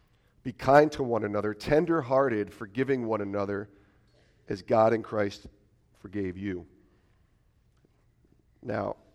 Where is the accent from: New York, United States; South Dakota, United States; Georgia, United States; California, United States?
New York, United States; Albany; I grew up in Albany, New York.